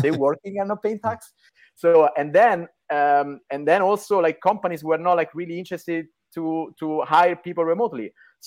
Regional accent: Rome, Lazio, Italy; also born or lived in New York, United States; So as you mentioned, I'm Italian, born and raised in Rome. I got part of my education in Italy, part of my education in the States, in New York.

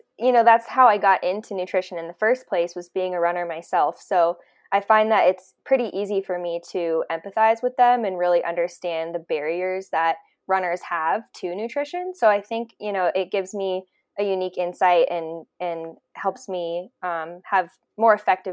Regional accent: Colorado, United States; I am from Colorado. I ran for the University of Colorado Boulder and was All-American in the 1500 there.

